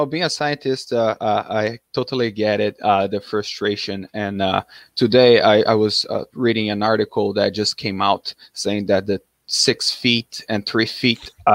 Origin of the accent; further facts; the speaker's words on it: Brazil; now in United States; Well, I'm from Brazil. I'm living in the USA, Michigan, pretty close to you.